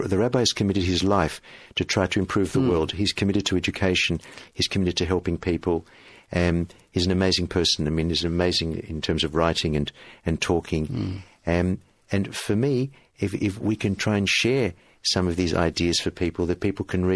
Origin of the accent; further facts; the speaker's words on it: Australia; I didn't make any announcements I was Jewish or not, I'm Australian